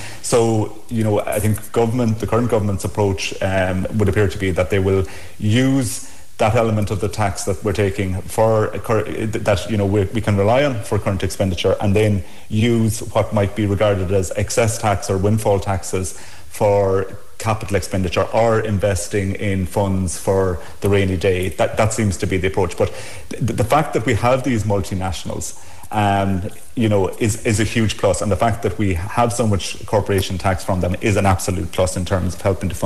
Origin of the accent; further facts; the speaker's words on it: Abbeydorney, Munster, Ireland; I grew up in Kerry in Abbey Dorney in the 70s and 80s. Obviously a great place to grow up, but it was also a very difficult time economically and and from an employment perspective